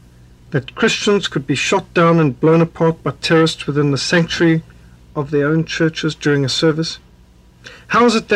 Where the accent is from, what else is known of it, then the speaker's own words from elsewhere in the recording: Zimbabwe; While I was brought up in Rhodesia, what is today communist Zimbabwe, refugees were fleeing from the carnage in the Congo.